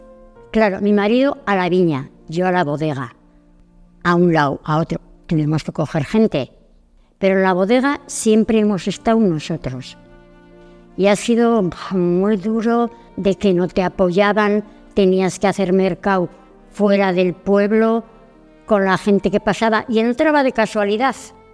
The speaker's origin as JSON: {"language": "Spanish", "town": "Santacara", "region": "Navarre", "country": "Spain", "said": "Yo soy de Santa Cara."}